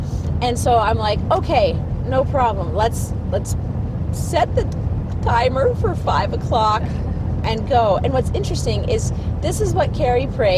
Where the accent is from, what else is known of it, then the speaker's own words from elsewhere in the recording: Toronto, Ontario, Canada; they're from Winnipeg and we're from Ontario, Toronto.